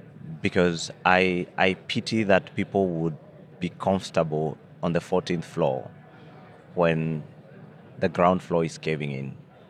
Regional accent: Kenya; for me, loss and damage as a Kenyan means loss of heritage, it means loss of culture

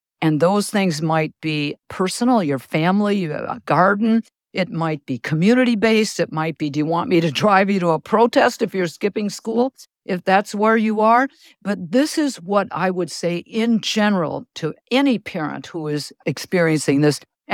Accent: Wisconsin, United States; for me, I'm from Wisconsin. If I hear somebody else is from Wisconsin, I'll say, oh, really?

